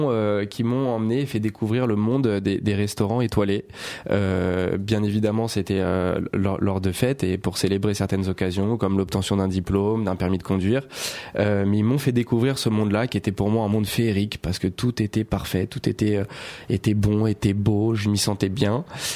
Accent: Enghien-les-Bains, Île-de-France, France; Alors moi j'ai grandi, j'ai été élevé à Enghien-les-Bains

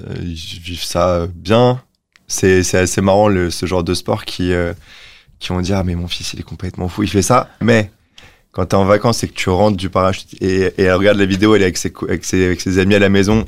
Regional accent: Paris, Île-de-France, France; moi, j'ai grandi à Paris, vie très normale, et trop normale, en fait.

